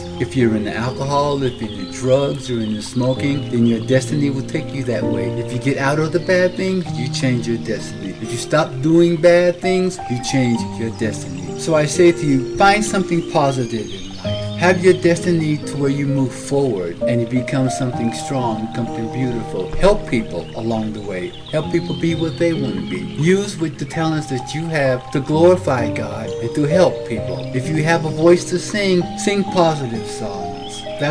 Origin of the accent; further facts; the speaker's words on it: Colorado, United States; I'm born and raised in Colorado, and I've been writing poetry since I was about 14.